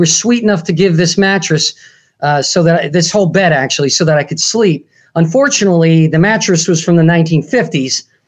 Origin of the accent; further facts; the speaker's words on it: Albany, New York, United States; now in Schenectady, United States; I drove across to my hometown of Albany, New York. Now I'm in Schenectady, which is right next to Albany